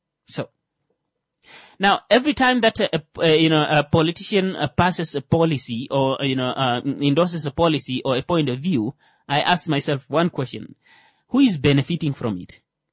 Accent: Kavango, Namibia; At like this time of the year, I'm from Kavango.

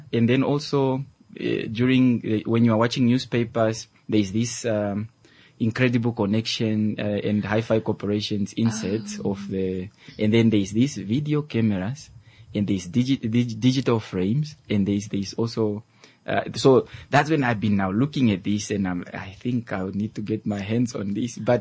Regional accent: Umutako, Omusati, Namibia; I'm born and raised, actually a village champion. I was born and raised in Umutako village. Okay. That's close to Oshikuku, some 15 kilometers away from Oshikuku. Family of five. I have four siblings. I'm the middle child.

